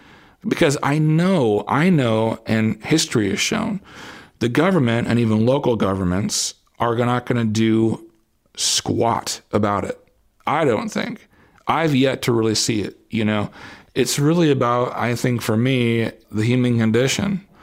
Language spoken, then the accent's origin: English; Seattle, Washington, United States; I'm from Seattle, Washington, and I'm about to embark on a 50-state tour.